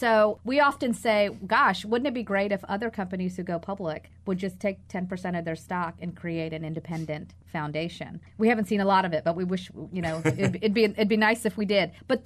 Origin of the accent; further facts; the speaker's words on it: Virginia, United States; also born or lived in Texas; I'm born and raised in Southern Virginia. And so you know, and did a lot of work in Texas.